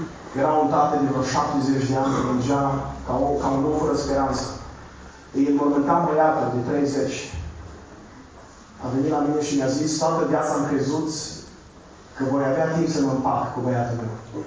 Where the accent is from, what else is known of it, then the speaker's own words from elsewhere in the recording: Transylvania, Romania; Eu sunt ardelean și nu eram obișnuit cu expresia asta.